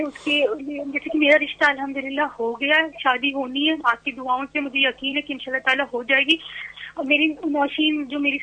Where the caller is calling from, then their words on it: Delhi, India; میں انڈیا سے بات کر رہی ہوں، دلی۔